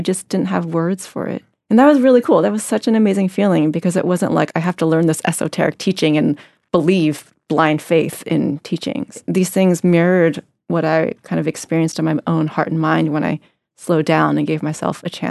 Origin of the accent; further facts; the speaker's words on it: Los Angeles, California, United States; So I grew up in Los Angeles, really like in this immigrant household that was really focused on success.